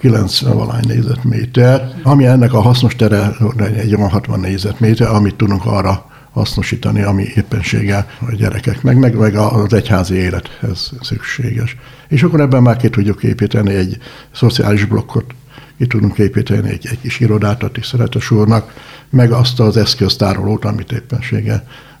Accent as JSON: {"language": "Hungarian", "town": "Apagy", "region": "Szabolcs-Szatmár-Bereg", "country": "Hungary", "tie": "born there", "said": "mert én is apagyi születésű vagyok. A református családban nőttem föl, édesapám is presbiter volt"}